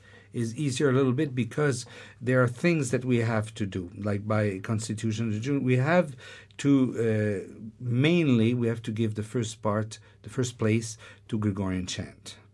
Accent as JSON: {"language": "English", "country": "Canada", "said": "I'm Canadian"}